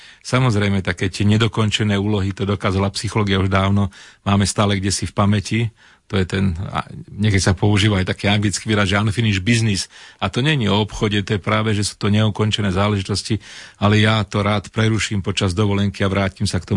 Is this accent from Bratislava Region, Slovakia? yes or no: yes; Bratislava, Bratislava Region, Slovakia; ja som rodinný Bratislavčan a celý život som strávil v Bratislave